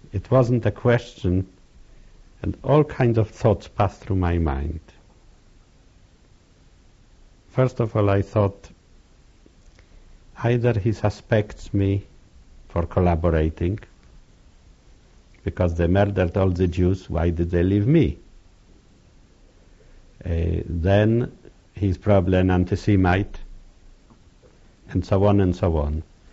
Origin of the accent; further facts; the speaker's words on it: Poland; And I said, I'm an Evrei from, I'm a Jew from Poland. I was in the ghetto. I was in camps. I was in Buchenwald.